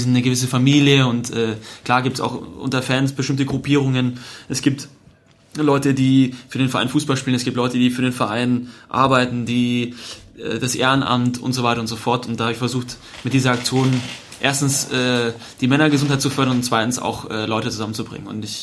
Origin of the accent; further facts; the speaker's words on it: Munich, Bavaria, Germany; weil ich dann nach München in meine Heimat erstmal zurückgezogen bin.